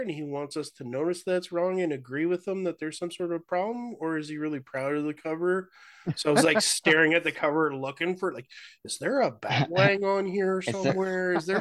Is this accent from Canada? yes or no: yes; Hamilton, Ontario, Canada; born there; Caveat, I'm allowed to say that I was born in Hamilton, so.